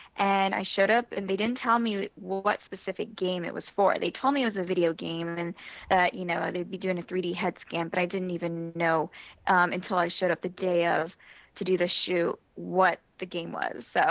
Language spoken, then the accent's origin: English; Niceville, Florida, United States; also born or lived in Georgia; I grew up in Florida and Georgia, really small towns, actually. One of the cities I lived in Florida was called Niceville